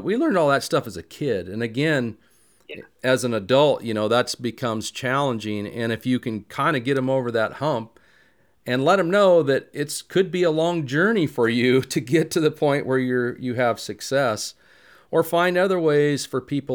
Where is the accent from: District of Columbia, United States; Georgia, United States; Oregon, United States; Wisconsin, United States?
Oregon, United States; Where I grew up in Eastern Oregon, there wasn't really an opportunity to learn in the way that you're talking about.